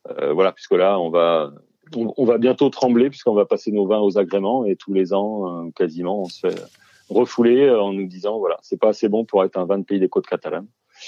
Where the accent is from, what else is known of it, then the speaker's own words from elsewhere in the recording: Pays de la Loire, France; Alors je suis d'Anjou, je suis de l'Anjou noir, donc nous chez nous c'est des schistes.